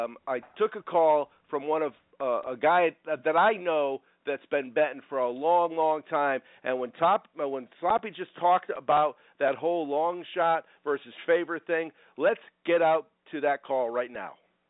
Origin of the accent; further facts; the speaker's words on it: East Coast, United States; Because, you know, growing up on the East Coast, barbecue wasn't a big deal, you know?